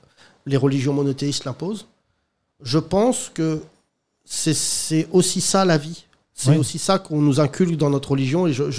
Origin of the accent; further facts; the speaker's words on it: Morocco; Tu vois, quand j'étais petit au Maroc